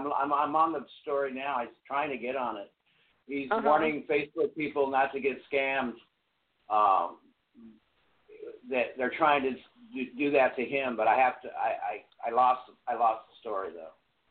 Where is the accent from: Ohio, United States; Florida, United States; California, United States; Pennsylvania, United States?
California, United States; San Diego; Did you know that he's from San Diego, my hometown?